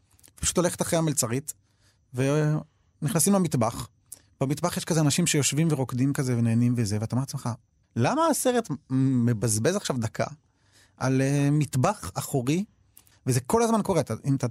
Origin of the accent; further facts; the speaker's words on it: Jerusalem, Jerusalem District, Israel; אני גדלתי בגילו בירושלים, זו שכונה שבורה מאוד